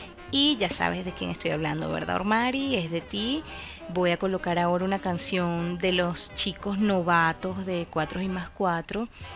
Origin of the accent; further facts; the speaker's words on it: Cojedes, Venezuela; Yo no soy del estado Lara, tengo mucho tiempo viviendo aquí, sí, pero yo soy llanera, yo soy del estado Cojedes. Y pues bueno, estamos cerquita de Tinaco.